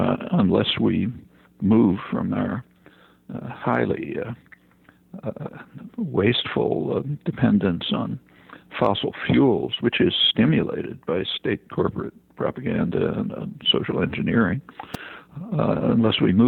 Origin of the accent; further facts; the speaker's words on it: United States; I grew up in the United States, but through childhood and actually through my college and graduate student years, I saw plenty of it.